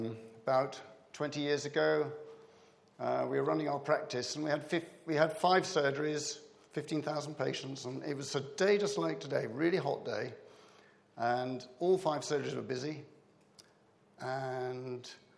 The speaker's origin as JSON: {"language": "English", "region": "England", "country": "United Kingdom", "said": "You know, I'm English."}